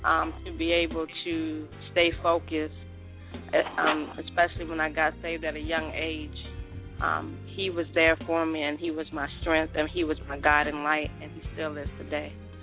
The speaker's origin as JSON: {"language": "English", "region": "Delaware", "country": "United States", "said": "I'm from Delaware, and that's where all of my family's from. And when I made the step to move to Georgia, he did start to call more."}